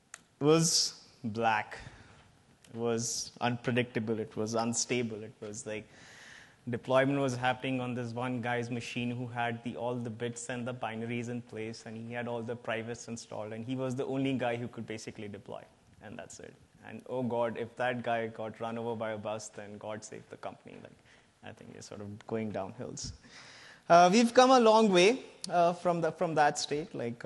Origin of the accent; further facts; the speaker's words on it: India; English is a second language; I do have a slightly foreign accent. I'm from India, so in case any of you has any trouble understanding me or hearing me, just shout out.